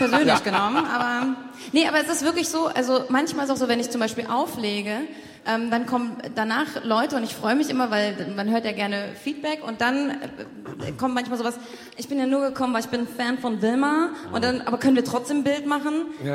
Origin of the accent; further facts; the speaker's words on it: Portugal; also born or lived in Ecuador; now in Germany; Nee, ich bin in Ecuador geboren, aber ich bin in Portugal zum Teil aufgewachsen.